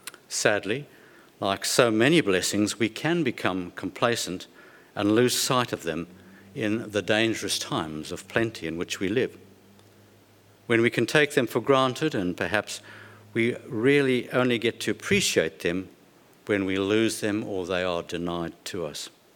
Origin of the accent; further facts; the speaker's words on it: Australia; it may be that we begin to appreciate the blessings and privileges of being Australian.